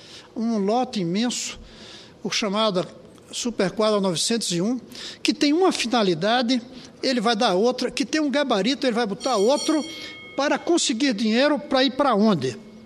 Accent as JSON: {"language": "Portuguese", "country": "Brazil", "said": "Eu sou brasileiro, eu fui do PT, eu sei o que o PT significa"}